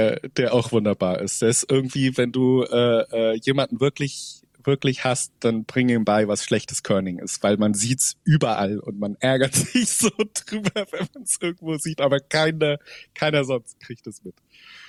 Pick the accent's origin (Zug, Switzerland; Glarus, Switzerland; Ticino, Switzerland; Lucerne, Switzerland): Zug, Switzerland; Auch in meiner Heimatstadt, in Zug ist das in der Schweiz